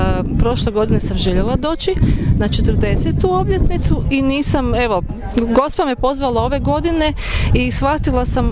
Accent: Zagreb, City of Zagreb, Croatia; dolazim iz Zagreba

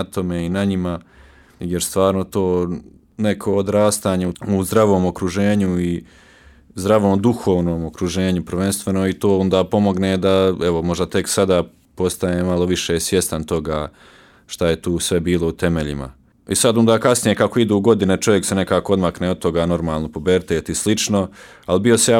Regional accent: Široki Brijeg, West Herzegovina Canton, Bosnia & Herzegovina; ja sam sa Širokog Brijega, kao što smo već rekli, selo Mokro, peto i najmlađe dijete u obitelji … Ive, rođene Zorić, i odgajan sam tako uvjeri u katoličkom duhu

